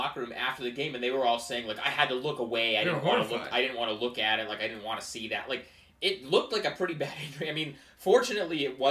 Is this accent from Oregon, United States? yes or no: yes; Portland, Oregon, United States; I'm a Blazers fan. I'm from Portland.